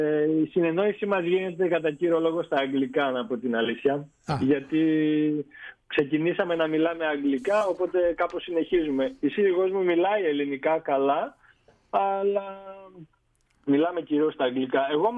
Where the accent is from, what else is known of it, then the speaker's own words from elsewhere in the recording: Epanomi, Central Macedonia, Greece; Έχω πολλά χωριά. Ένα από αυτά είναι Επανομή Θεσσαλονίκη.